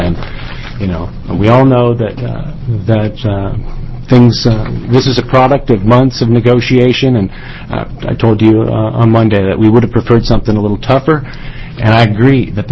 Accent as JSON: {"language": "English", "town": "McMinnville", "country": "United States", "tie": "born or raised there", "said": "I grew up in McMinnville, and the first time I had a problem, I went down and talked to the guy who sold me the policy."}